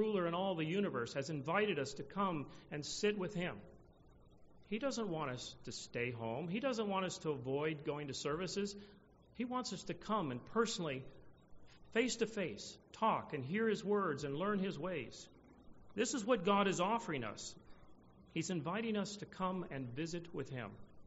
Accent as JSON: {"language": "English", "town": "Pasadena", "region": "California", "country": "United States", "tie": "born or raised there", "said": "I grew up in California in a big city, Pasadena, California."}